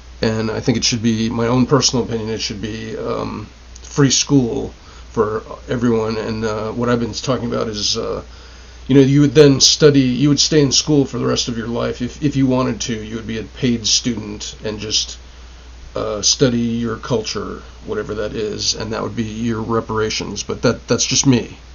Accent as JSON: {"language": "English", "town": "Los Angeles", "region": "California", "country": "United States", "said": "I've studied Central America and Latinx issues because I'm originally from Los Angeles."}